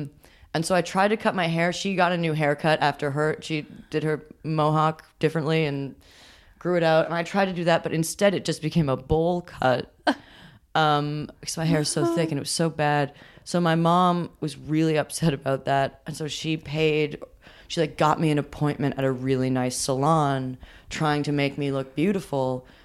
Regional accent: New York, United States; I mean, growing up in New York, they, like, people yell stuff at you.

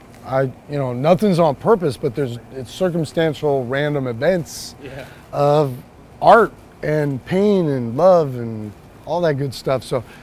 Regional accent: Iowa, United States; I'm from Iowa, so we're flat, but I grew up in a forest.

